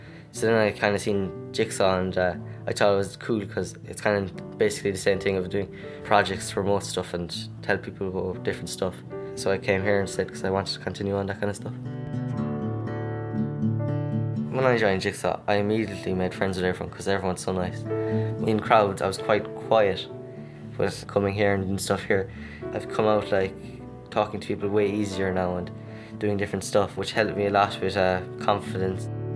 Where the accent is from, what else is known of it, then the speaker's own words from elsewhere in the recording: Tralee, Munster, Ireland; I'm 17 and I'm from Tralee.